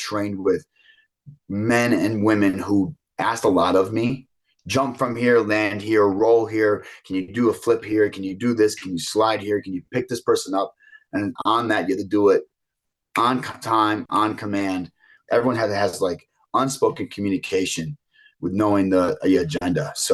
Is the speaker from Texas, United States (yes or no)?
no; Buffalo, New York, United States; But for me, I think just growing up in Buffalo, I was more geared towards the East Coast sports